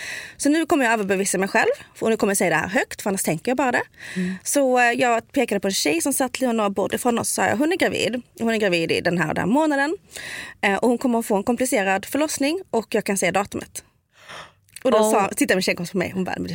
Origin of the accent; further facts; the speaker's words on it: Skåne, Sweden; accent: Scanian; jag kommer verkligen sticka ut för jag pratar skånska.